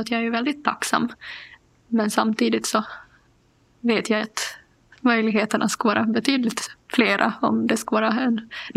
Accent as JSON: {"language": "Swedish", "town": "Pedersöre", "region": "Ostrobothnia", "country": "Finland", "said": "Alltså jag är ju bondflickan från Pedersöre som..."}